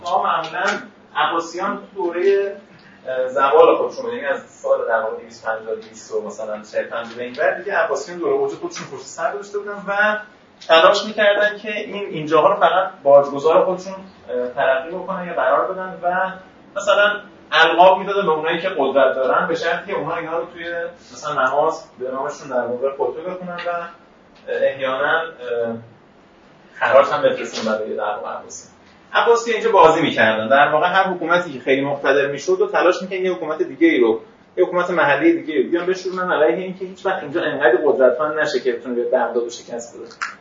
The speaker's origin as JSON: {"language": "Persian", "country": "Iran", "said": "برای ما که ایرانی هستیم"}